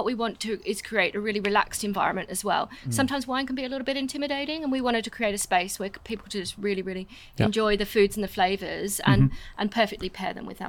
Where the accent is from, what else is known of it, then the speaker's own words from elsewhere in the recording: Australia; now in England, United Kingdom; I was originally from Australia, but I'm working in the wine industry and, you know, came over 20 years ago now and have just loved watching how much the English wine industry is growing